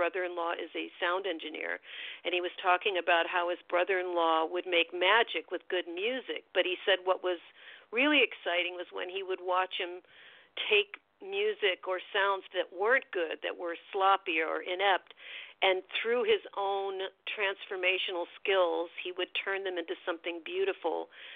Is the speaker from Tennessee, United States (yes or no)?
no; Chicago, Illinois, United States; born there; Yeah, I was born in Chicago.